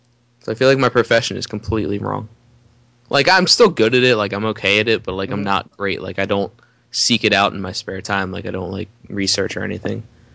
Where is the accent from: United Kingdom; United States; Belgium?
United States; New Jersey; now in Pennsylvania, United States; I live in Pennsylvania, but I was born and raised in Jersey.